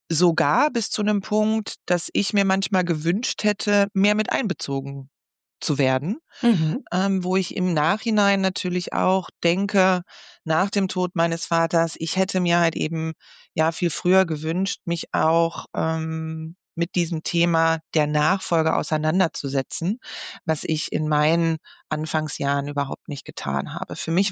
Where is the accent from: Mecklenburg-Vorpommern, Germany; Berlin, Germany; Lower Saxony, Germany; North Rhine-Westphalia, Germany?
Lower Saxony, Germany; Wolfsburg; Ich bin natürlich mit dem Unternehmen groß geworden und natürlich in meiner Heimatstadt in Wolfsburg